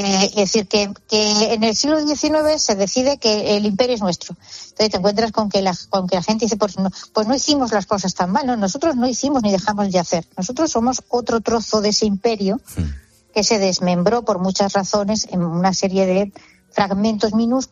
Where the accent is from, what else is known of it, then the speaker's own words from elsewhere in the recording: Andalusia, Spain; Yo soy andaluza.